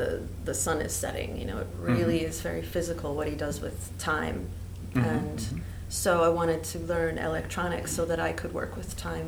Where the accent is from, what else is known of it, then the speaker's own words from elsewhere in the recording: Midwest, United States; But the actual idea came in the summer in between, far from there, more close to my roots because I'm from the Midwest.